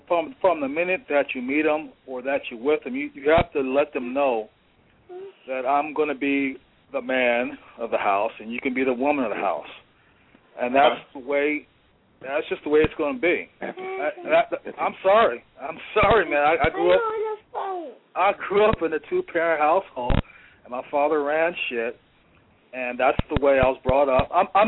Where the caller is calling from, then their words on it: Silver Spring, Maryland, United States; I'm coming from Maryland. Outside of Baltimore, or D.C., Silver Springs.